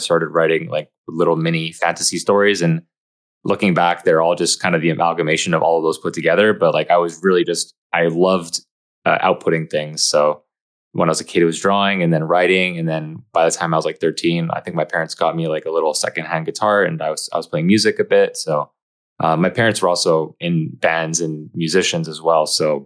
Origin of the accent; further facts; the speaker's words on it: Montreal, Quebec, Canada; Yeah, I grew up in Montreal, the southwest area of Montreal. Been here my whole life.